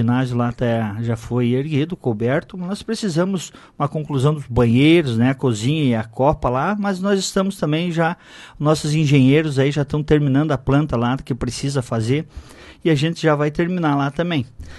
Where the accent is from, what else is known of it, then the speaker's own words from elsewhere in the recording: Lajeado Bonito, Brazil; eu sou, né, lá do Lajeado Bonito, nasci lá no Lajeado Bonito